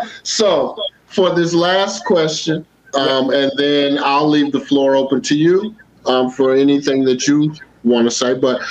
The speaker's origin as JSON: {"language": "English", "town": "Kansas City", "country": "United States", "tie": "born or raised there", "said": "I grew up in the Kansas City area, right?"}